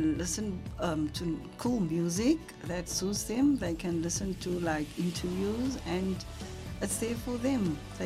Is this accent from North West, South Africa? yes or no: no; Cape Town, Western Cape, South Africa; I'm from Cape Town, staying in Mitchell's Plain.